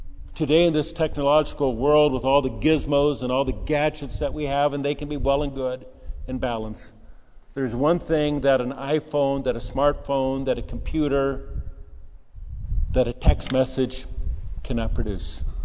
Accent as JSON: {"language": "English", "town": "Pasadena", "region": "California", "country": "United States", "tie": "born or raised there", "said": "I grew up in Pasadena."}